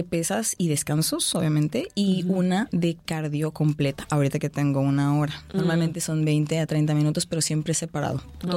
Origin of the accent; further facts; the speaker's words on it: Cabo San Lucas, Baja California Sur, Mexico; pero son de San José ellos, yo soy de Cabo San Lucas.